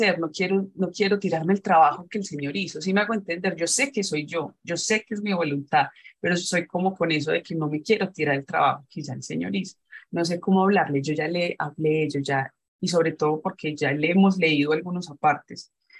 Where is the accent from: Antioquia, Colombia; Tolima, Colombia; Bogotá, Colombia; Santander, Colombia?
Antioquia, Colombia; Medellín; Soy de Colombia, de Medellín.